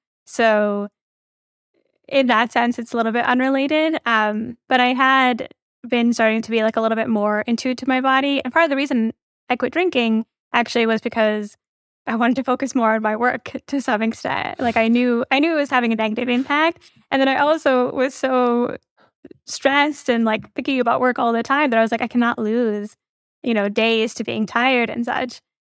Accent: Midwest, United States; Like my parents are Indian. I grew up in the Midwest.

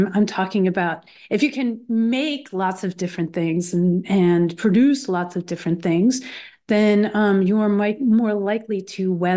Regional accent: Philadelphia, Pennsylvania, United States; I'm from Philadelphia.

